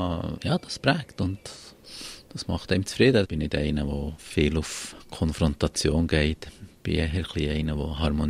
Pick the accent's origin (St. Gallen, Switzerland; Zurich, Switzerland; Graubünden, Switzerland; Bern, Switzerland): Bern, Switzerland; die Region, wo ich aufgewachsen bin, wo wir jetzt so hier sind, gehört für mich halt schon zu den Highlights in der Schweiz.